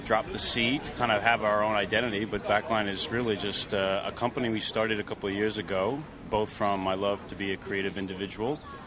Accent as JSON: {"language": "English", "region": "Connecticut", "country": "United States", "moved": "yes", "lives_now": "New York, United States", "said": "The mysterious state of Connecticut. Where there is no accent, so I've had to carve out my own here in the last 11 years in the city."}